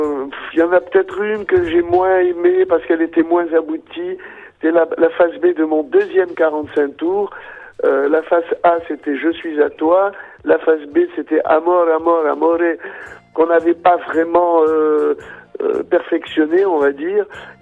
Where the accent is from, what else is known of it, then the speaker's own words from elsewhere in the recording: Meknes, Fès-Meknès, Morocco; C'est une chanson en hommage à ma ville natale qui s'appelle Meknès.